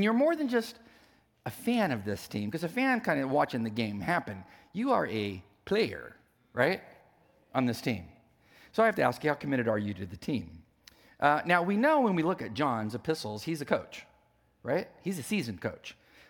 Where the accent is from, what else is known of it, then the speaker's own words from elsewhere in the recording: California, United States; And I didn't know people from the East Coast because I was from the West Coast.